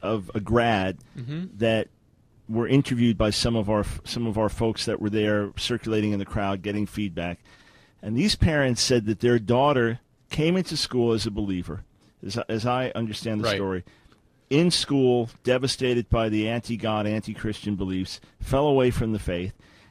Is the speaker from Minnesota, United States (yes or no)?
no; New York, United States; as a New Yorker, appreciate that.